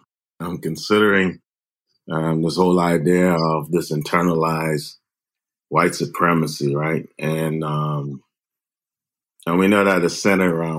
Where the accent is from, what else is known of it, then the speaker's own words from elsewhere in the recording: Bahamas; For years of growing up in the Bahamas, around predominantly Black and indigenous people of color, it's still, there was a place of colonialism, right?